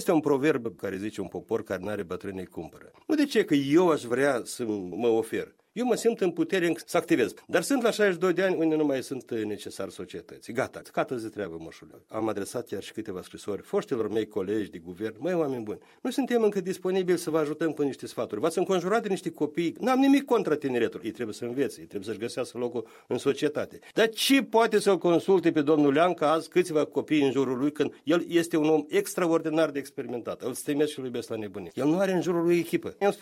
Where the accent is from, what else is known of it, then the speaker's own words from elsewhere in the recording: Bădragii Vechi, Edineț District, Moldova; Iau un exemplu satul meu, un sat de Răzești pe malul Prutului, Bădrage Vechi Raionul Iedineț, un sat care practic rămâne fără populație.